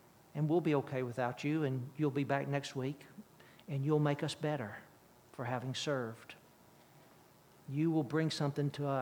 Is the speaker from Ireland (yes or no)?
no; Birmingham, Alabama, United States; I grew up in Birmingham, Alabama in the 60s. That's my history.